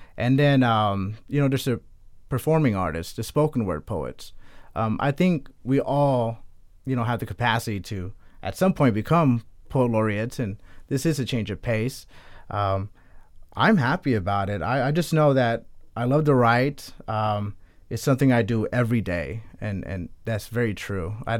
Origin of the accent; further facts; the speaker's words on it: Texas, United States; I am originally from Texas. I moved here in 2001.